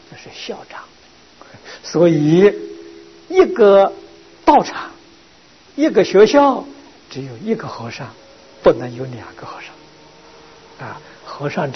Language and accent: Chinese; China; 他叫我们做一个中国人，做一个堂堂皇皇现代的中国人，所以我们中国人很乐意接受佛教育啊